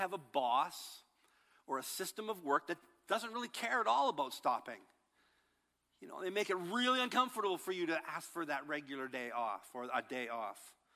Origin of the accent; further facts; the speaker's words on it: Manitoba, Canada; from Manitoba. All right, so my grandpa was a Mennonite who migrated from Russia through Mexico up to the Canadian Midwest.